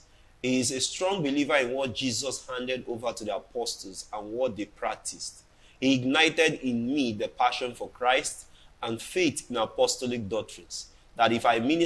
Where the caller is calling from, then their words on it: Doha, Qatar; Good evening, Pastor. I am asking from Doha, Qatar. I'm a minister in a church over here.